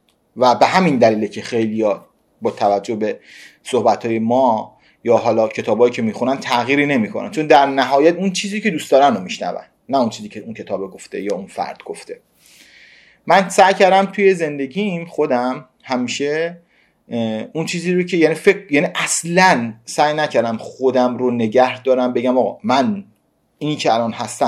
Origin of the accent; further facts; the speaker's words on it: Qom, Iran; من توی شهر قم بزرگ شدم در یک خانواده بسیار بسیار مذهبی